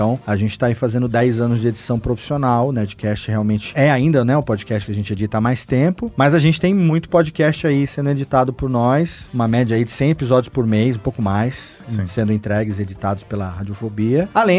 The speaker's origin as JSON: {"language": "Portuguese", "town": "Serra Negra", "region": "São Paulo", "country": "Brazil", "tie": "born or raised there", "moved": "as an adult", "said": "eu sou do interior, sou de Serra Negra, né? Uma cidade pra qual eu voltei já tem 10 anos, depois de ter ficado 20 fora de lá. E saí de lá com 18. A minha família toda daquele interior lá."}